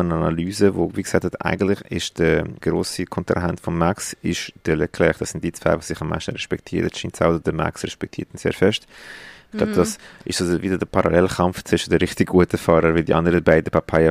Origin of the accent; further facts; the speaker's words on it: Brazil; Local, also wir sind als Brasilianer, würde ich eben Portimão sagen